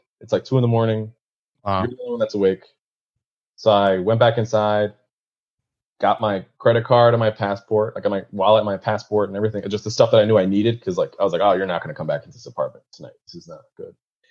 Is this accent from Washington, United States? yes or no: no; New York, United States; with my Catholic school background and, you know, growing up in New York, I knew how to speak English and say the Hail Mary in both languages.